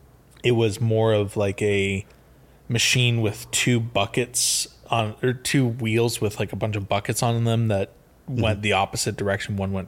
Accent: Florida, United States; You know, growing up in Florida with hurricanes and stuff happening all the time

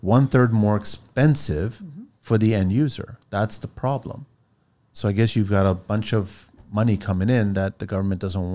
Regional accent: Canada; born there; I know I was born here in Canada.

